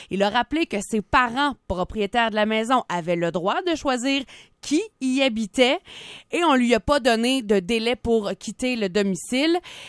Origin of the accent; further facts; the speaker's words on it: Quebec, Canada; Ça se passe chez nous au Québec.